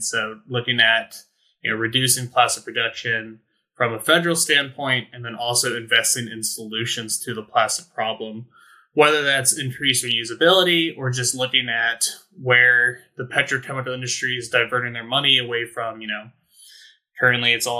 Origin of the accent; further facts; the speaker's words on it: North Carolina, United States; I come from Dare County, North Carolina, where we had a plastic bag ban for a couple of years